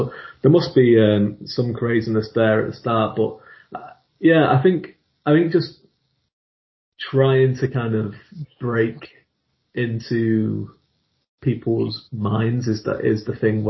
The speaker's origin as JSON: {"language": "English", "region": "North West England", "country": "United Kingdom", "tie": "born or raised there", "said": "I grew up in England in the 80s, and I grew up in the northwest of England, which is like the Manchester area, so it's where it just kind of touches Wales, and there's a lot of Celtic influence there"}